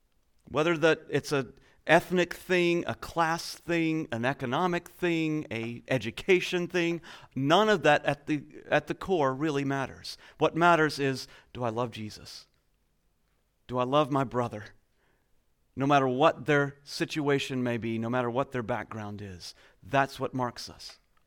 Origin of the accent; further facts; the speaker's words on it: Texas, United States; When I grew up, I was raised in Texas, the greatest state in the Union. We won our own independence.